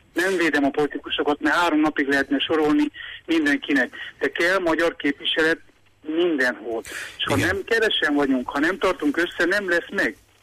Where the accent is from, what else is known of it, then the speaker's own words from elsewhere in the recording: Transylvania, Romania; erdélyi magyar vagyok